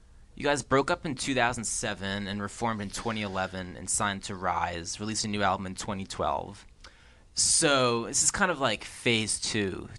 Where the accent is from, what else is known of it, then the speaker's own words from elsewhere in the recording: New Jersey, United States; That was quite big where I grew up in New Jersey.